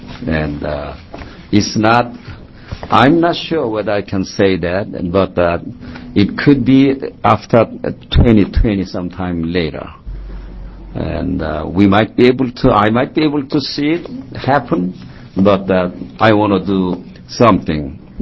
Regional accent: Portland, Oregon, United States; When I say I'm from Portland, they think it's a Portland, Maine. And when I said I'm from Oregon State, sometimes they don't know where they are.

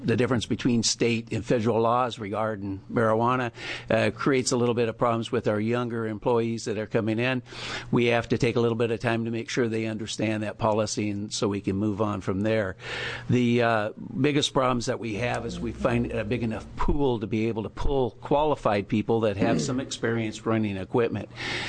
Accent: Oregon, United States; I am part of this system. I grew up here in Oregon. I am part of the K-12.

